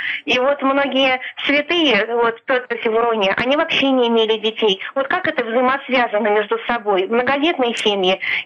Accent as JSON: {"language": "Russian", "region": "Saint Petersburg", "country": "Russia", "said": "Здравствуйте. … я из Санкт-Петербурга."}